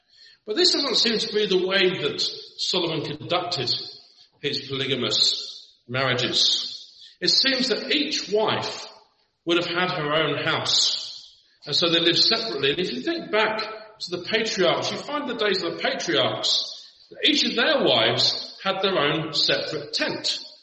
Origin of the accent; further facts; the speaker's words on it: England, United Kingdom; growing up in England and having ginger hair